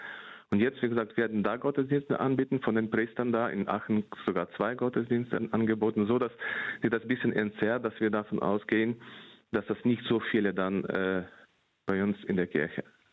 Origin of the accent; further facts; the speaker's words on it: Ukraine; now in Germany; bei uns in der Ukraine gibt es um die 10% Katholiken.